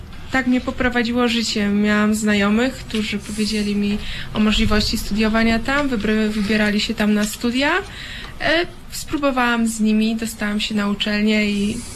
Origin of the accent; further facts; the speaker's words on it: Krosno, Subcarpathian Voivodeship, Poland; mieszkam w Krośnie, pochodzę z Krosna, ale obecnie studiuję w dawnym Stanisławowie, obecnie Iwano-Frankiwsku, który znajduje się na Ukrainie.